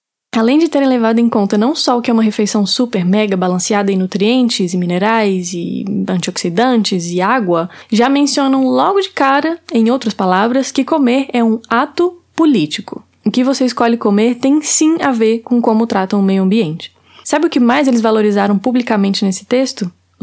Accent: Brasília, Federal District, Brazil; lá na minha terrinha, famosa Brasília.

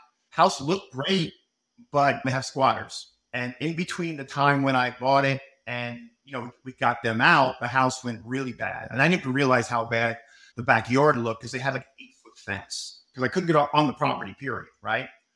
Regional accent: Northeast, United States; I'm from the Northeast. We have a stigma against them.

